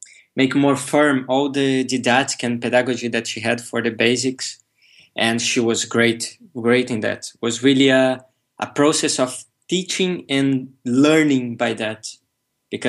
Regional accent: Rio de Janeiro, Brazil; moved away as an adult; also born or lived in Osório, Rio Grande do Sul; I was born in Rio Grande do Sul, in Osório, but with 5 days of life I went to Rio de Janeiro, so I'm Carioca from roots, to be from the beginning of my life until 20 years old I was living there.

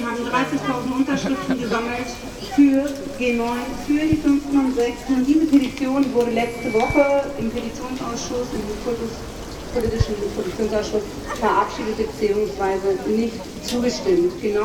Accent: Hesse, Germany; ich komme aus Waldeck-Frankenberg

